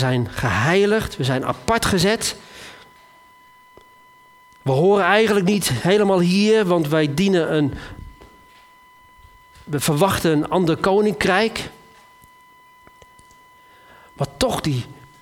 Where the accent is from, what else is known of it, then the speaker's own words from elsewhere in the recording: Netherlands; Polderen, dat kunnen we toch heel goed als Nederlanders?